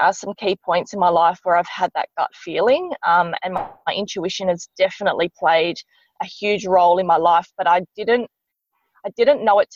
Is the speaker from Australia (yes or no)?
yes; Andamooka, South Australia, Australia; You know, I was actually free to go back to my hometown of Andamooka.